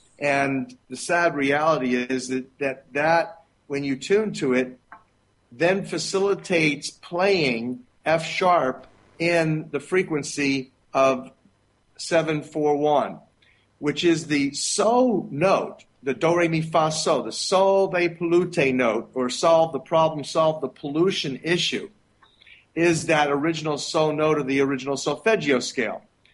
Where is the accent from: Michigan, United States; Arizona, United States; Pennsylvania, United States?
Pennsylvania, United States; Philadelphia; And I'm from Philadelphia.